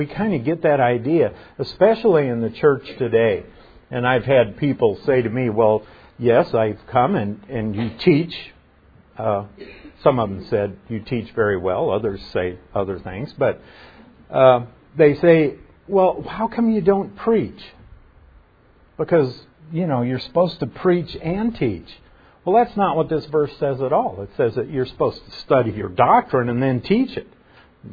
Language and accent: English; Nebraska, United States; Now, you know I'm from Nebraska, and being from Nebraska, I remember a guy